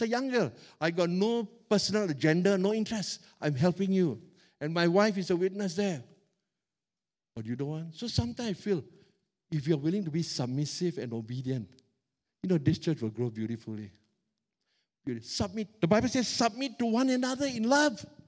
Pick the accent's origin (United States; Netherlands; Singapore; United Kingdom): Singapore; Katong; And I grew up in Katong.